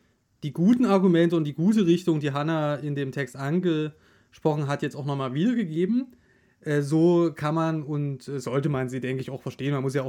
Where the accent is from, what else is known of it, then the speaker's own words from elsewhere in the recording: Saxony, Germany; ich komme ja aus Sachsen